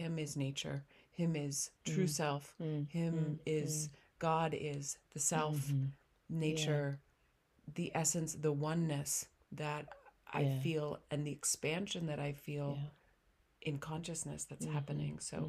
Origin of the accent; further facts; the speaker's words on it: Montana, United States; my parents joined the Native American tribe that was in where I was growing up in Montana.